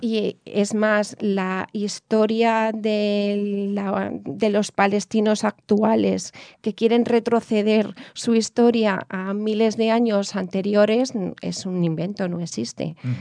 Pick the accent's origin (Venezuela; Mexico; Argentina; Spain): Spain; Y digo, no, soy española.